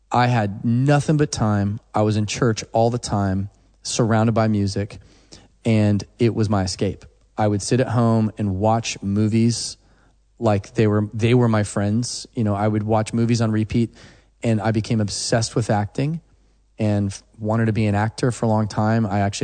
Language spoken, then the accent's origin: English; Oklahoma, United States; Because when you do musical theater in rural Oklahoma in the country